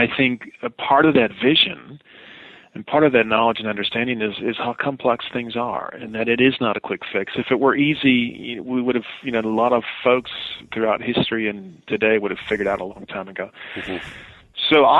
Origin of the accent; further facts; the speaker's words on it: Wisconsin, United States; we grew up in Wisconsin and really hadn't had much exposure internationally.